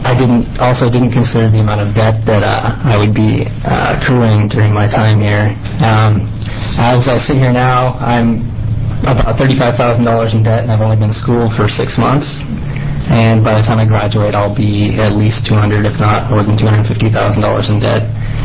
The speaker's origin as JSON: {"language": "English", "town": "Roseburg", "region": "Oregon", "country": "United States", "tie": "born or raised there", "said": "I'm an Oregon native. I grew up just outside of Roseburg, Oregon, and went to Oregon State University."}